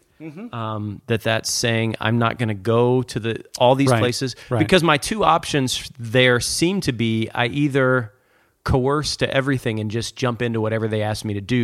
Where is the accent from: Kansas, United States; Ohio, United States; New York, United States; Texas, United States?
Ohio, United States; Cincinnati; now in Atlanta, United States; So I'm from Cincinnati and I moved to Atlanta.